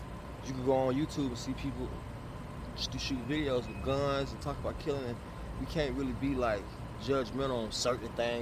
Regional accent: the South, United States; I'm grown. I'm from the South, though. So maybe the rules and the laws is different.

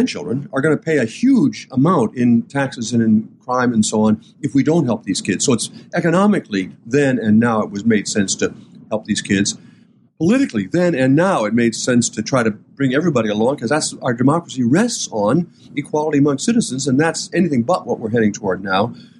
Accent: Port Clinton, Ohio, United States; When I was growing up in Port Clinton and my parents talked about doing things for our kids here in town

